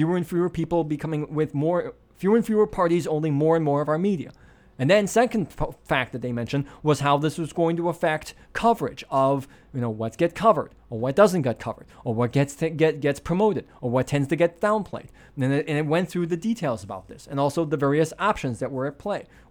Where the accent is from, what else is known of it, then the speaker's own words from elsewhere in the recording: Michigan, United States; A little bit of background. I'm from Michigan.